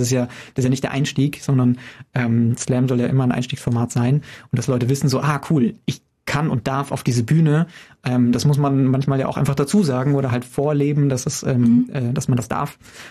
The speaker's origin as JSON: {"language": "German", "town": "Ingolstadt", "region": "Bavaria", "country": "Germany", "tie": "born there", "lives_now": "Regensburg, Germany", "said": "Ich bin ja gebürtig aus Ingolstadt und dann zum Studium nach Regensburg und dann einfach dort geblieben"}